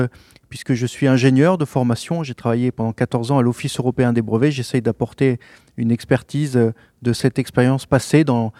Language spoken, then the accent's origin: French; France; now in Berlin, Germany; Je suis un Français de l'étranger puisque je vis à Berlin.